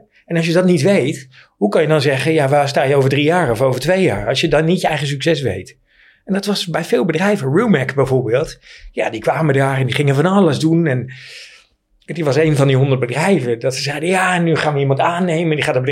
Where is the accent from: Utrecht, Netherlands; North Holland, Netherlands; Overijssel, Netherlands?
North Holland, Netherlands; Hilversum; born there; Kijk, ik ben geboren in Hilversum.